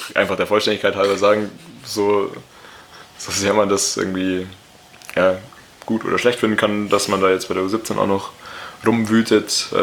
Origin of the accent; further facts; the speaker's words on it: Scotland, United Kingdom; Ich habe das jetzt auch nach meinem besten Wissen als Schotte.